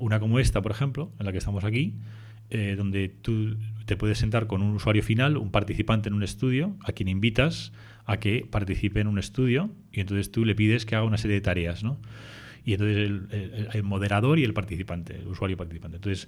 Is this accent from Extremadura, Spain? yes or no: no; Madrid, Community of Madrid, Spain; Yo soy de Madrid y mis socios eran de Barcelona, pero nos conocimos en Madrid.